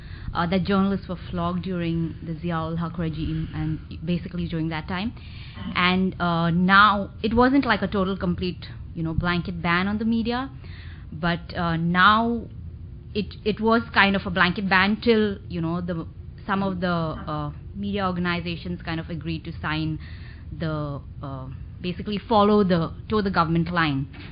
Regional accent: India; and I'm from India.

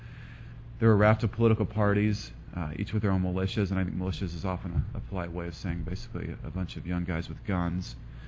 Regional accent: United States; what this meant as an American. And to be honest, I was in awe of the power of my country at that point.

